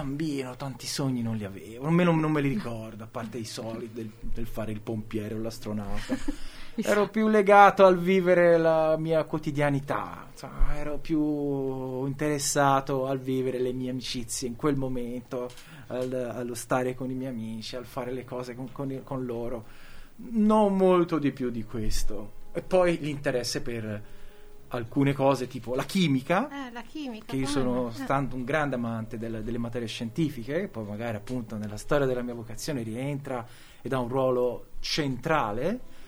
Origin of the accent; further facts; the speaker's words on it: Prato, Tuscany, Italy; now in Genoa, Italy; io non sono genovese, perché io sono toscano, sono di Prato per l'esattezza.